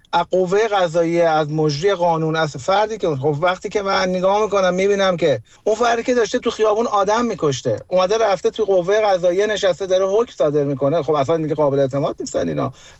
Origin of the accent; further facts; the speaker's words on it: Iran; ما توی ایران بزرگ شدیم. از اون زمانی که من به دنیا اومدم خب انقلاب شده بود